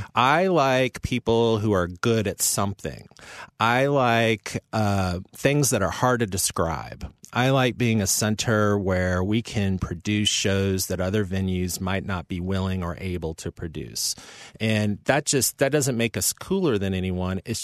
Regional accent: Kansas City, United States; Yes, I'm from Kansas City originally.

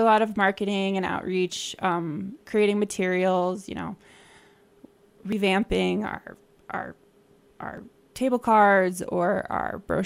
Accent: Silt, Colorado, United States; I did. I'm from Silt, born and raised.

